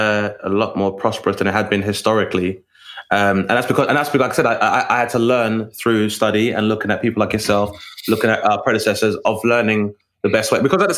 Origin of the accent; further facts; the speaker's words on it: London, United Kingdom; me growing up in Southeast London.